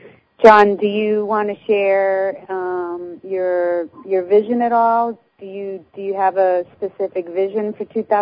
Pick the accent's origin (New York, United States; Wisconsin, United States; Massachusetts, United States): Massachusetts, United States; accent: Boston; that was my Boston accent.